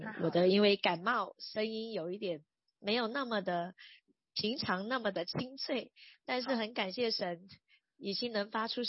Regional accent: Hanwang, Sichuan, China; 如果说现在弟兄姐妹们能够来到四川，来到我的家乡汉望镇的话，

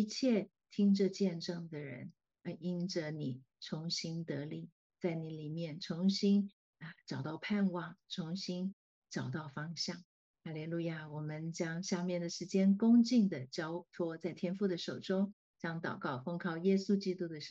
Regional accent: Taiwan; 大家好，我来自台湾，很高兴在这里认识大家

